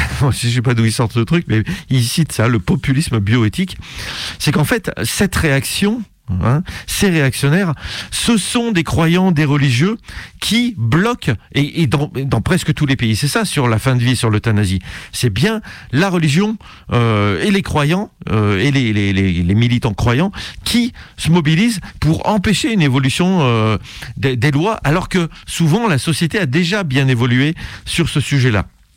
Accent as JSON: {"language": "French", "country": "France", "said": "On se dit, chez nous, en France, c'est un peu plus différent"}